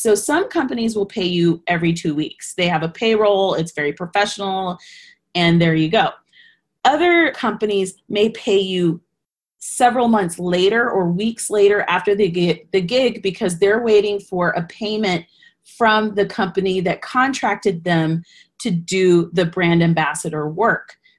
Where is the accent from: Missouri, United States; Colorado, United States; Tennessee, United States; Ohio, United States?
Colorado, United States; I'm from Colorado. I already use those products.